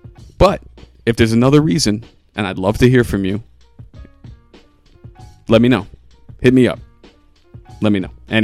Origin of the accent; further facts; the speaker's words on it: New York, United States; I'm from Rockland County. We have, you know, there's a big Hasidic population there